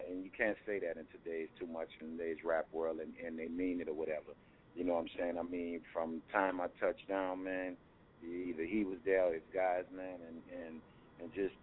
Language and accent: English; New Orleans, Louisiana, United States; I'm from New Orleans, Louisiana, man. The 504, man.